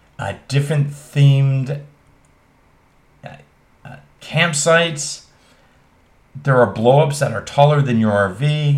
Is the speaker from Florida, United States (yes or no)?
yes; St. Petersburg, Florida, United States; Great thing about it is we're all from St. Pete, so people kind of come and go at will.